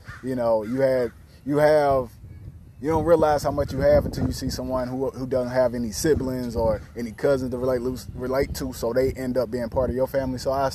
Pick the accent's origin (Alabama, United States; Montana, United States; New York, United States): Alabama, United States; Mobile; I was born and raised in Creighton. That's kind of midtown. That's the midtown area of Mobile.